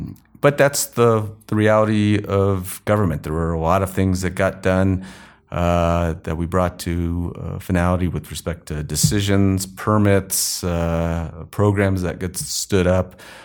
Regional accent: Las Cruces, New Mexico, United States; That hurts because I'm from Las Cruces, which is Oregon Peaks.

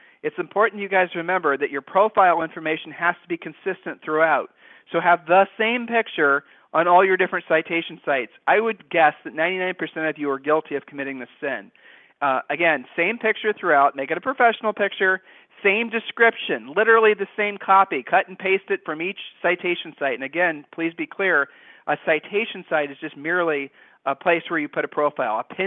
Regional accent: Ohio, United States; weren't you kind of raised, we're from Ohio, weren't you kind of raised to be told to shake a hand a certain way?

